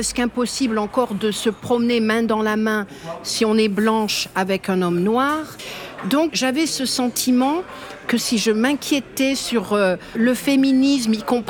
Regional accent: France; en tant que petite Française blanche

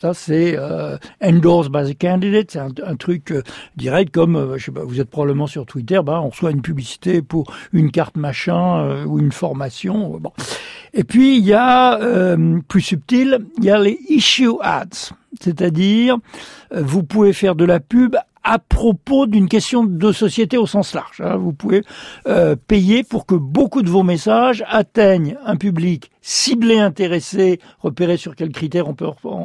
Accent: France; en tant que Français

